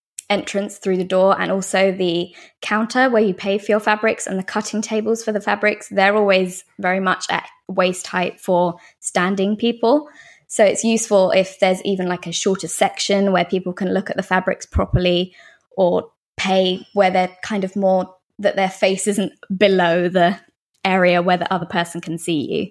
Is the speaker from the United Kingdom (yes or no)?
yes; England, United Kingdom